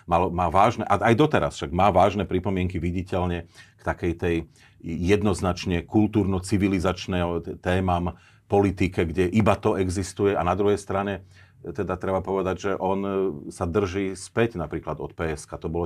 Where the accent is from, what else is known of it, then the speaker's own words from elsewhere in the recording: Banská Bystrica, Banská Bystrica Region, Slovakia; Ani ja som ako človek z Bystrice nevedel o tom, že existuje nejakých 6 Benešových dekrétov, ktoré sa tak silne dotkli maďarskej populácie.